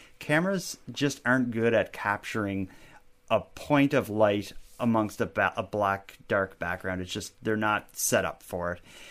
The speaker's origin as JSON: {"language": "English", "country": "Canada", "said": "as a Canadian surrounded by fresh water, you know, maybe we need to start worrying about it."}